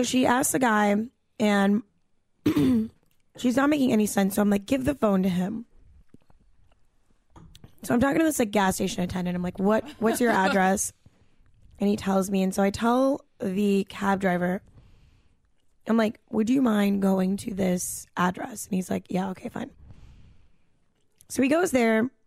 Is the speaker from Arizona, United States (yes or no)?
no; New York City, New York, United States; I am a New Yorker. I will show you around my hood.